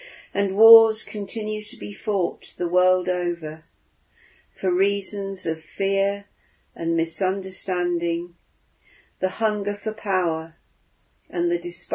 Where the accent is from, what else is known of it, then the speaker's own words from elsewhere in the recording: Northampton, East Midlands, United Kingdom; My hometown of Northampton has two war memorials